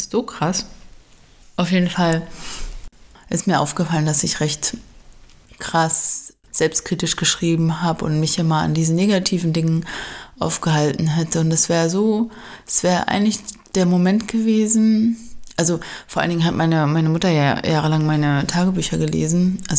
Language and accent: German; East Germany, Germany; also ich bin ein Kind der DDR.